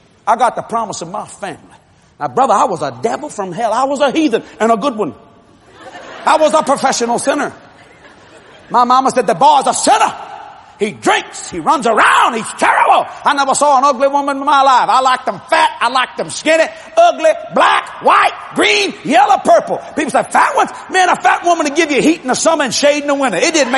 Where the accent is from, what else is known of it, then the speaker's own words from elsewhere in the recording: Louisiana, United States; I'm a television evangelist. I'm from Louisiana.